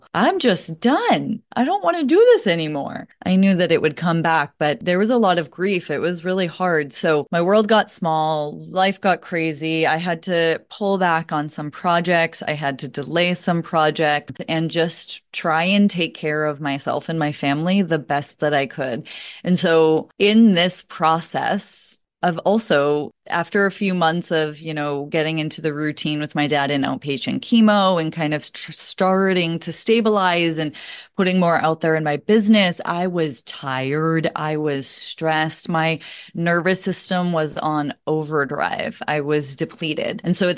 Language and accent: English; Massachusetts, United States; also born or lived in San Diego, United States; I moved from San Diego, where I was for 12 years, back to Massachusetts, where I grew up. And I planned to stay with my parents after very long time living alone, just to stay here for the summer. They live on Cape Cod.